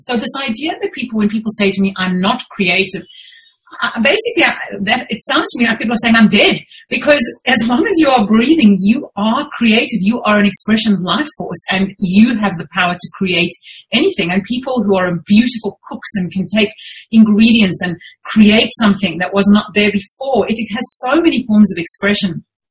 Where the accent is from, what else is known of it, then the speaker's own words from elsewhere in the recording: South Africa; moved away as an adult; now in Australia; really only fell back into my writing when I immigrated from South Africa to Australia, and I didn't want to requalify and become a lawyer.